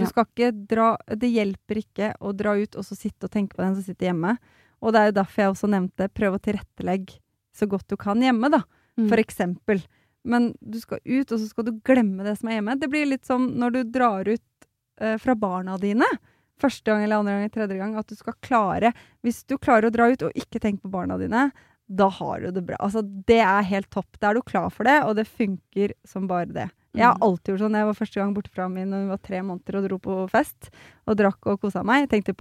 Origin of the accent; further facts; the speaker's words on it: Slemmestad, Akershus, Norway; Jeg vet det, men jeg er fra Slemmestad, og jeg er stolt av det.